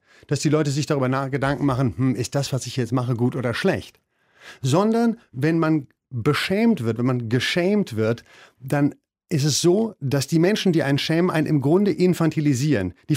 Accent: Berlin, Germany; meine Erfahrung als Berliner Hedo-Schwuler

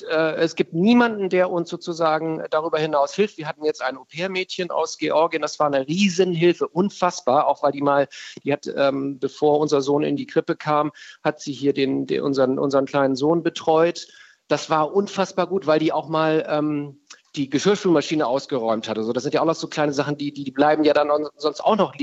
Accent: Bremen, Germany; also born or lived in Hamburg; Wir sind vor ein paar Jahren nach Bremen gezogen, von Hamburg in meine alte Heimat

